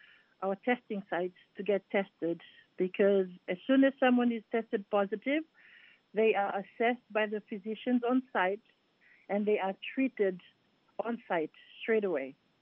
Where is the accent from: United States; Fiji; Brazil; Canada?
Fiji; Yes, I'm from Fiji.